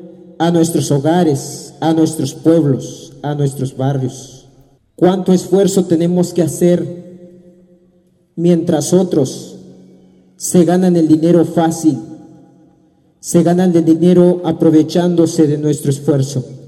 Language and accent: Spanish; Chiapas, Mexico; yo vengo del Caracol 1 de la Realidad, municipio autónomo San Pedro Michoacán.